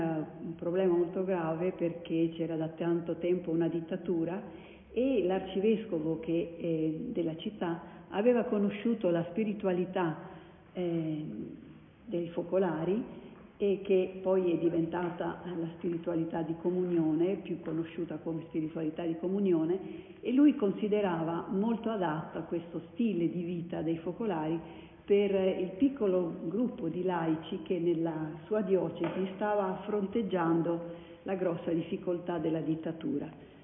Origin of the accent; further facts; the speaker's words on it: La Spezia, Liguria, Italy; moved away; sono originaria di La Spezia, no, famiglia normalissima. A un certo punto però io ho lasciato l'Italia e sono andata in Panama e poi in Venezuela e in Centro America